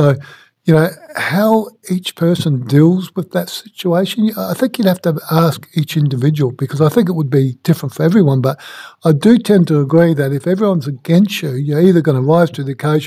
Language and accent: English; Australia; But inside of me, being an Aussie, I kind of got a little bit excited about it